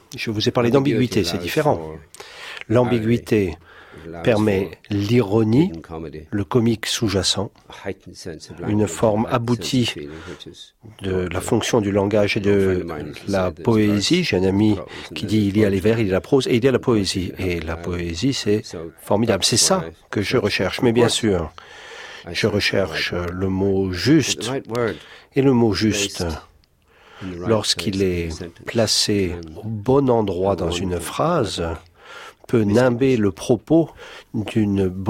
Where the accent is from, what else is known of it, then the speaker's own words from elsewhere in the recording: Ireland; French is a second language; Cela dit, j'écris en anglais d'Irlande. C'est une langue différente de l'anglais d'Angleterre.